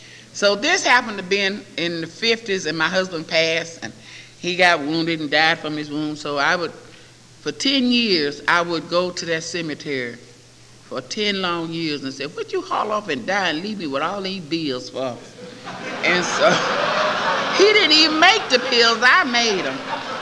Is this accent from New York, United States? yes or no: no; Georgia, United States; moved away; When I moved out here, I was mad with everybody in my hometown. I didn't even care if Georgia dropped off the map.